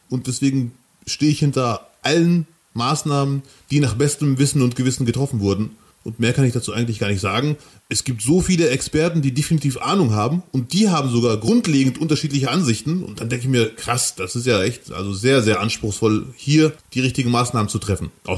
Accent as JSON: {"language": "German", "town": "Bielefeld", "region": "North Rhine-Westphalia", "country": "Germany", "said": "Und dann sage ich Bielefeld und dann sagen ganz viele, woher kommst du wirklich?"}